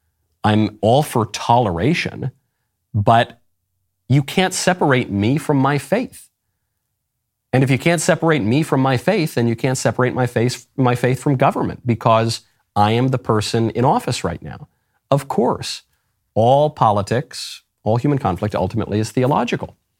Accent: New York, United States; You know, I'm a New Yorker by upbringing, and so I care still a lot. It's very sad to see poor old Gotham descend into crime and mayhem.

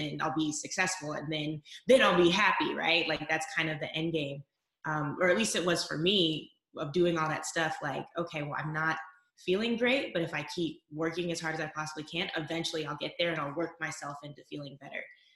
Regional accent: North Carolina, United States; and I'm from North Carolina. So I had gone from, you know, small-ish town in North Carolina to moving all the way across the country and living in LA.

